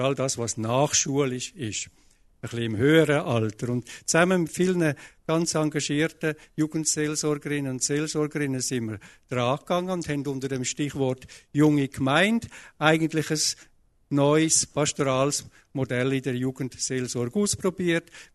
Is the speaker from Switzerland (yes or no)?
yes; Küssnacht am Rigi, Schwyz, Switzerland; Ich bin aufgewachsen in Küsnacht am Rigi.